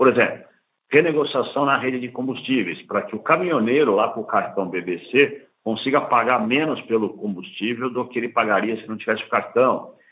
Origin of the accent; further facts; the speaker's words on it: Brazil; Então, eu como brasileiro, desejo que isso aconteça, lógico.